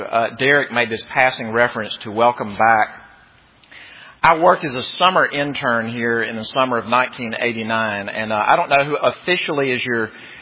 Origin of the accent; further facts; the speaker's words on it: Mississippi, United States; You know, and I'm from Mississippi, and I was warned on the front end, it's really hot in Columbia in the summer. And being from Mississippi, I thought, get out of here with your hot.